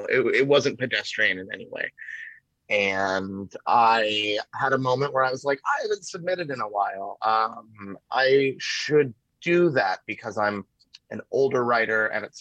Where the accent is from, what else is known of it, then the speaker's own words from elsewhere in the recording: Toronto, Ontario, Canada; I grew up in Toronto where there was a lot more free press on the streets.